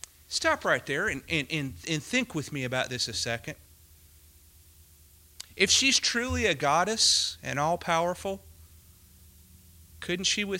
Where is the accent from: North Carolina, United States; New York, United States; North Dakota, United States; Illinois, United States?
North Carolina, United States; Winston-Salem; When you think of my hometown, Winston-Salem, you think of cigarettes.